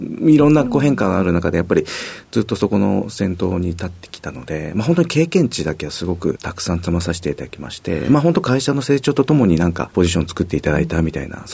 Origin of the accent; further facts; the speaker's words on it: Nagoya, Aichi, Japan; 愛知県の名古屋市になります。